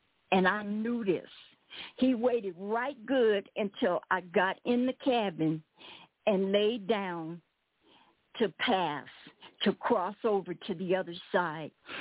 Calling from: Miracle Valley, Arizona, United States; Okay, I'm calling you from Cochise County, Miracle Valley, Arizona.

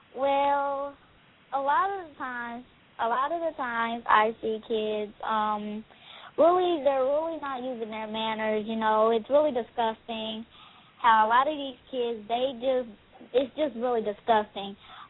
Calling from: Indianapolis, Indiana, United States; I am from Indianapolis, Indiana.

